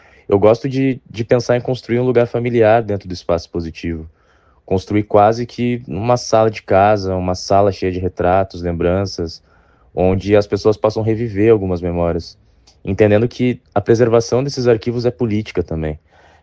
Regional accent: Porto Alegre, Rio Grande do Sul, Brazil; eu fico muito feliz de poder expor novamente na minha cidade natal

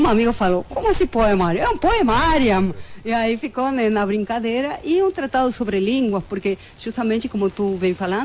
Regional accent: Buenos Aires, Argentina; born there; Portuguese is a second language; eu sou, para quem já ouve meu sotaque, né? Eu nasci em Buenos Aires, na Argentina, né?

